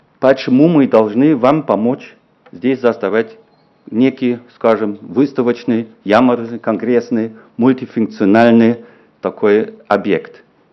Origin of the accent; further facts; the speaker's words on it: East Germany, Germany; Russian is a second language; я сам, извиняюсь, из Восточной Германии